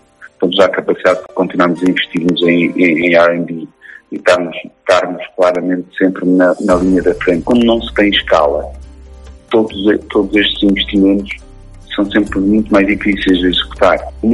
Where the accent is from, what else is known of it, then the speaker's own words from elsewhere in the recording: Portugal; eu naturalmente aplaudo enquanto gestor e enquanto português.